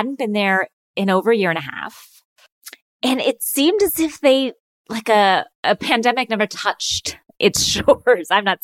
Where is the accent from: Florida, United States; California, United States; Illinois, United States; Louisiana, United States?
California, United States; And I was like, well, I'm from California.